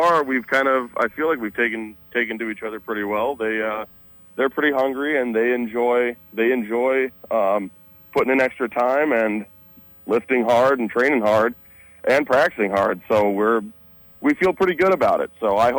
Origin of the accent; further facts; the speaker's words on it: South Dakota, United States; I'm from West River originally.